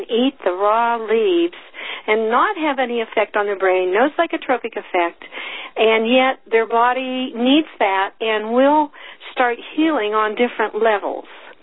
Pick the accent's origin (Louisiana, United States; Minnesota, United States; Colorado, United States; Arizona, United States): Arizona, United States; I am from Arizona.